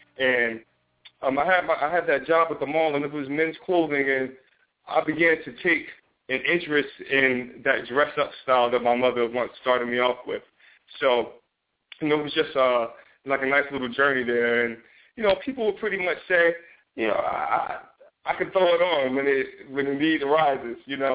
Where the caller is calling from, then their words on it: New Jersey, United States; Anybody from Jersey? We are calling from Jersey right here.